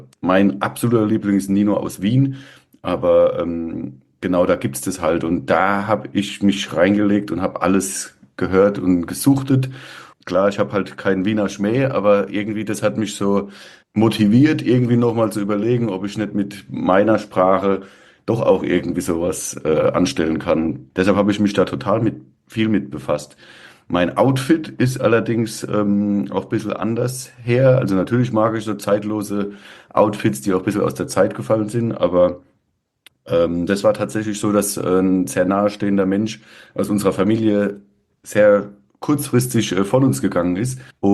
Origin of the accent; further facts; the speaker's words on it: Ludwigshafen, Rhineland-Palatinate, Germany; Also das erinnert mich auf jeden Fall komplett an meine Jugend in Ludwigshafen